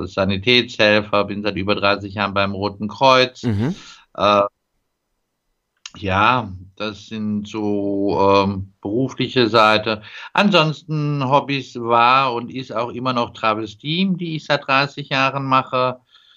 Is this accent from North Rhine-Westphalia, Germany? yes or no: yes; North Rhine-Westphalia, Germany; born there; Nein, ich bin überhaupt kein waschechter Stuttgarter. Ich komme gebürtig in der Nähe aus Köln.